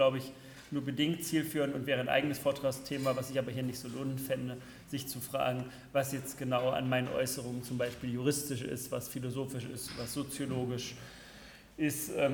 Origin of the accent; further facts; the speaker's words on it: Leipzig, Saxony, Germany; auch wenn ich als Leipziger natürlich sehr häufig schon durch Erlangen gefahren bin